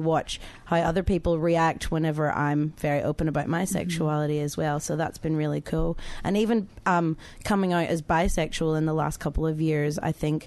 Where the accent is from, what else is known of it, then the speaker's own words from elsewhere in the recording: Ireland; even growing up in Ireland